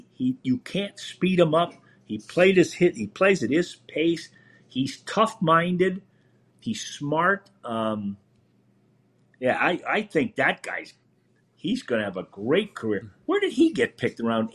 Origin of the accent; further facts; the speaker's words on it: Massachusetts, United States; I'm from Massachusetts.